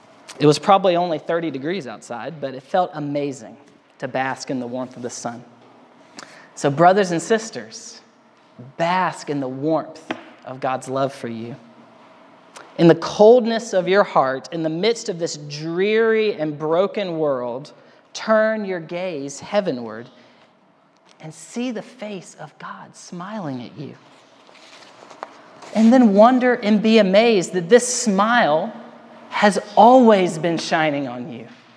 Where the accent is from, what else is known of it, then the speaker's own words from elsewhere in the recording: Alabama, United States; I'm from Alabama, so I'm used to Alabama winters.